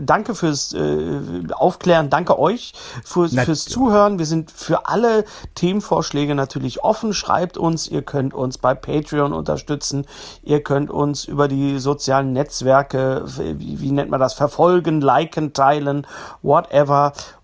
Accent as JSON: {"language": "German", "town": "Bochum", "region": "North Rhine-Westphalia", "country": "Germany", "tie": "born or raised there", "said": "Nur kurz ein Schwenk auf meine Heimatstadt, auf Bochum."}